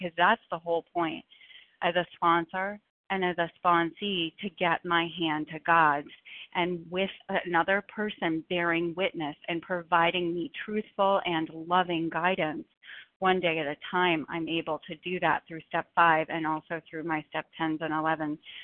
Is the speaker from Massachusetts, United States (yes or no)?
yes; Boston, Massachusetts, United States; from Boston.